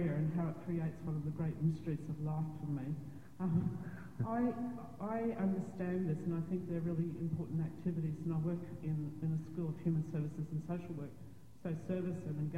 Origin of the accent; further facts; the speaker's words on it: Brisbane, Queensland, Australia; I'm from Brisbane, Australia.